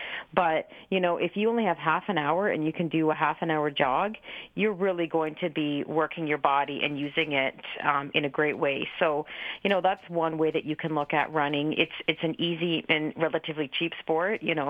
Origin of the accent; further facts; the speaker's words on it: Alvinston, Ontario, Canada; Okay. Alvinston was my hometown. I went to Brook Central.